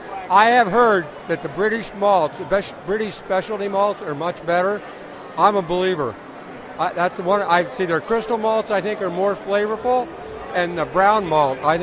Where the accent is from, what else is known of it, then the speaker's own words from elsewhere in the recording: Endicott, New York, United States; We're from Endicott, New York. We're brewers in the Endicott region.